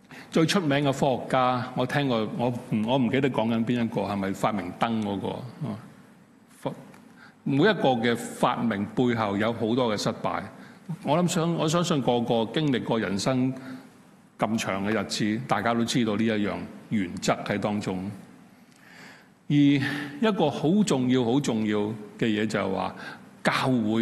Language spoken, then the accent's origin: Chinese; China; 很多时候我们中国人，我不知道为什么